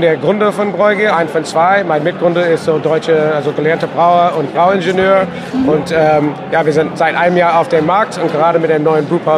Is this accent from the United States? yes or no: yes; United States; German is a second language; Also in den USA, wo ich herkomme